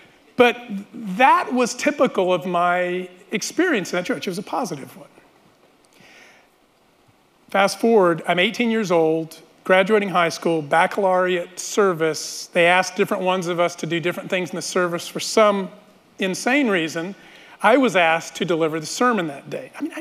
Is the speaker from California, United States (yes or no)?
no; El Paso, Texas, United States; I grew up in El Paso. My family often attended a church, and I had a positive experience.